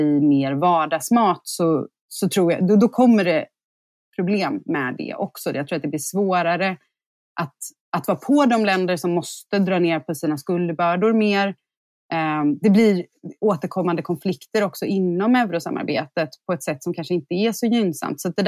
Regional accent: Sweden; Så jag tror, som svensk kanske man har lite fördel av att vara van vid att titta på de svenska siffrorna

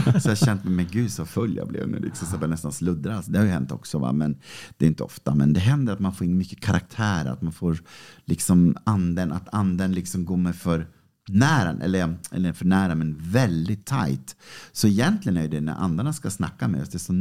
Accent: Norrbotten County, Sweden; jag är fortfarande tjurskallig norrbottning.

